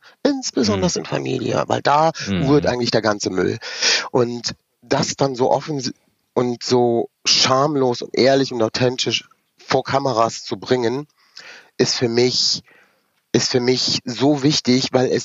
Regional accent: Rüsselsheim, Hesse, Germany; born there; Ich bin in Rüsselsheim geboren, weil wir damals auf dem Campingplatz leben mussten

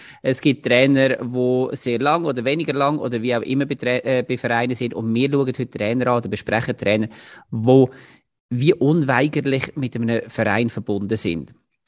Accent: Munich, Bavaria, Germany; ich würde mich auch mega freuen als Münchner

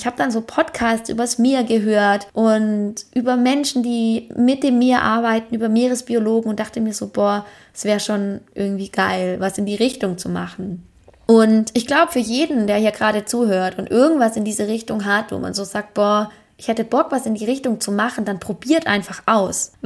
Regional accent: Germany; In meiner Kindheit in Deutschland war ich auch jeden Tag im Wald.

